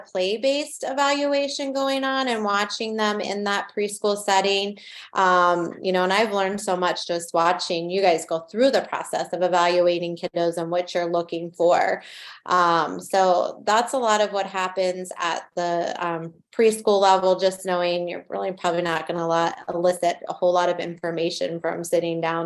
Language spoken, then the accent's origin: English; Maryland, United States; now in Ohio, United States; I grew up on the East Coast, and just, you know, what I know from how things were done in Maryland to transitioning to here to Ohio.